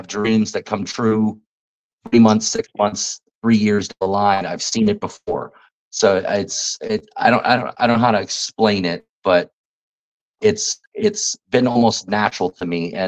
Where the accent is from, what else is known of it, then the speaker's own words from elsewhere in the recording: Florida, United States; Being grown up where I was growing up in South Florida, I was always on a boat.